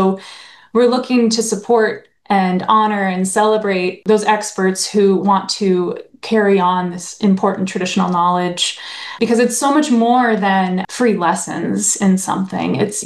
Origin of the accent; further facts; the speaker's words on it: Maryland, United States; I grew up in Maryland, and I used to work for the Maryland State Arts Council